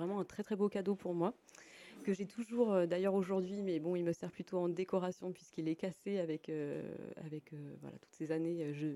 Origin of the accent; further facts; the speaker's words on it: Le Havre, Normandy, France; moved away as an adult; now in Charavines, France; Je suis originaire de Normandie, où j'ai grandi jusqu'à mes 20 ans. Et donc je suis originaire du Havre, principalement, une région qui me tient énormément à cœur.